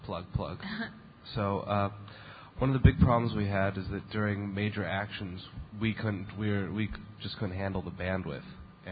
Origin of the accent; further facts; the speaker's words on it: Portland, Oregon, United States; now in New York, United States; I'm originally from Portland, Oregon. I recently moved to the New York area.